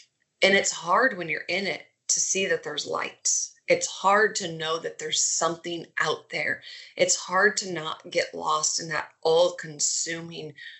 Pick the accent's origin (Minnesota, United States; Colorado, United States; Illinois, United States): Minnesota, United States; So I am from Minnesota. I was raised in the Twin Cities, and my husband and I still live here.